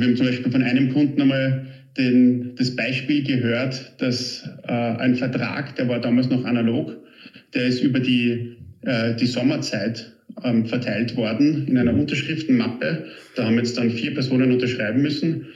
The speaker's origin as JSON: {"language": "German", "country": "Austria", "said": "Also kann man sich jetzt als Österreicher gar nicht vorstellen"}